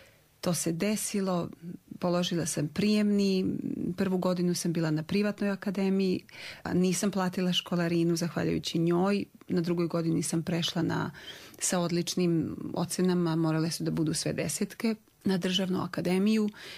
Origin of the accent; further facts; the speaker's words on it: Gerzovo, Republika Srpska, Bosnia & Herzegovina; ja sam rasla u Gerzovu, to je selo, nadomak Mrkonjića